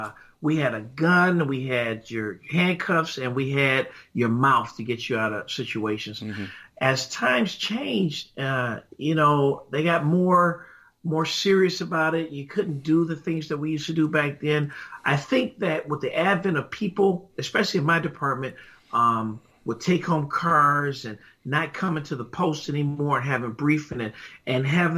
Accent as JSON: {"language": "English", "town": "Detroit", "region": "Michigan", "country": "United States", "tie": "born or raised there", "said": "Growing up in Detroit, my father was a World War II veteran."}